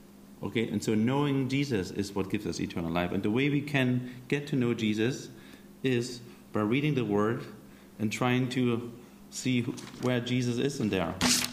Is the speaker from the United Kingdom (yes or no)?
no; Germany; I'm originally from Germany.